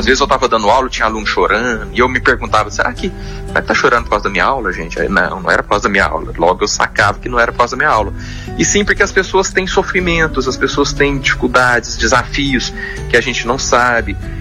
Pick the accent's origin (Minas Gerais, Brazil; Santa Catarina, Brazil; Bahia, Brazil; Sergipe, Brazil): Minas Gerais, Brazil; Eu falei, ó, como bom mineiro, né?